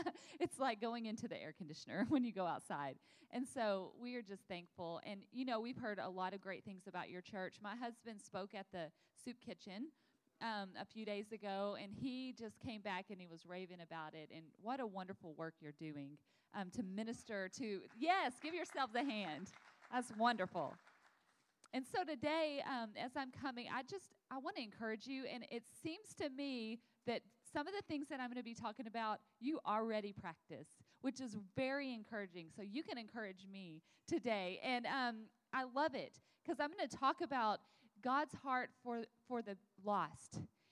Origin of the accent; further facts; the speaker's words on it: Texas, United States; We come all the way from Texas where it's really hot and humid right now.